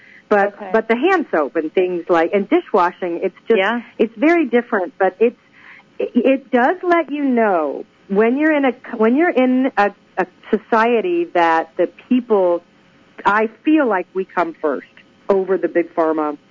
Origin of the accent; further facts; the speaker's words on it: United States; moved away; none of the things that we grew up using in the States are sold here because they're banned in the EU.